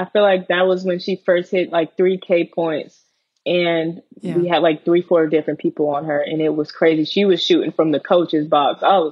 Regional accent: Missouri, United States; I was raised in Missouri, so, you know, I was raised around a lot of white kids.

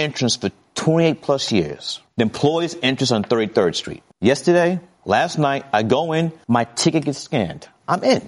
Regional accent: Brooklyn, New York, United States; I grew up in Fort Greene, Brooklyn.

